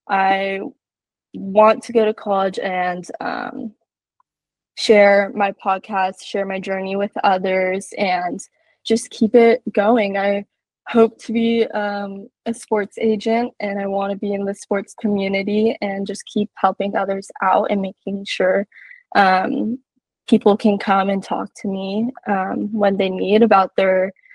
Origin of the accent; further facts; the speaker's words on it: California, United States; Yeah, so I'm from Southern California. I live in San Diego, and I go to high school.